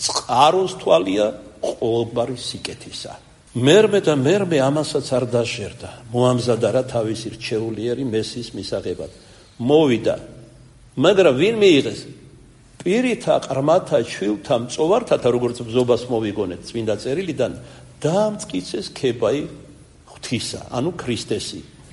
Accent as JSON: {"language": "Georgian", "region": "Kartli", "country": "Georgia", "said": "მე ქართლელი ვარ"}